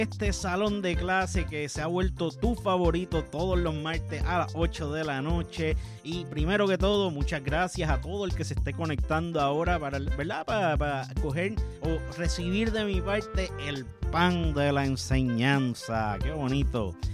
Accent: Carolina, Puerto Rico; also born or lived in San Juan; San Juan, en el Hospital del Maestro, un octubre 25 de 1985. Pero mis primeros 7 años de vida fueron en Carolina. Por medio de un programa federal, mis padres logran comprar una casa en la urbanización Villa La Marina en Los Ángeles.

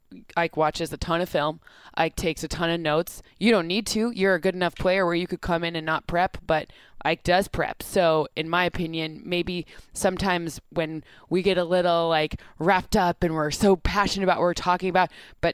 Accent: Michigan, United States; I mean, I'm from Michigan.

